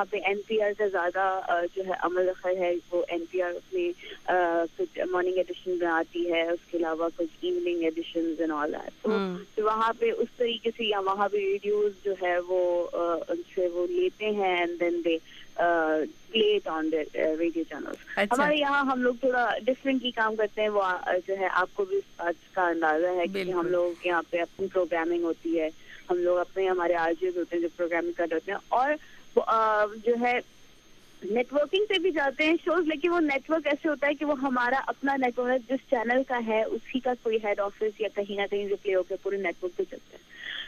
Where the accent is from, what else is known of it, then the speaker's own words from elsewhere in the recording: Karachi, Sindh, Pakistan; also born or lived in Hyderabad; میں کراچی سے ہوں, مطلب حیدرآباد اور کراچی سے ہوں